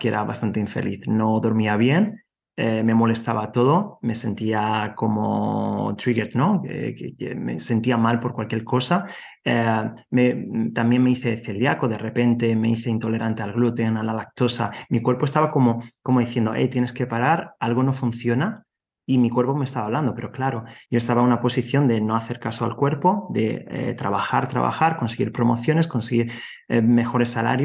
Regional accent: Spain; Yo estaba en ese momento trabajando en Alemania, soy de España

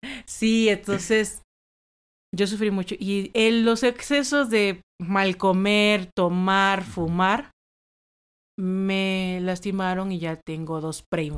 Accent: Tabasco, Mexico; En mi tierra se come mucho cerdo, mucha res y marisco. Uh-huh. Tenemos como Tabasco está rodeado de agua, ríos.

